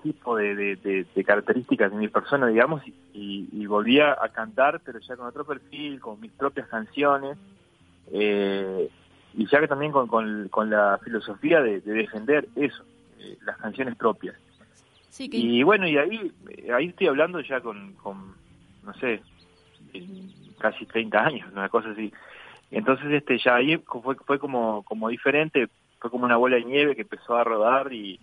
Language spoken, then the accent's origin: Spanish; Paysandú, Uruguay; tiene que ver con el lugar de donde soy, que es Paysandú, que está en la vera del río Uruguay.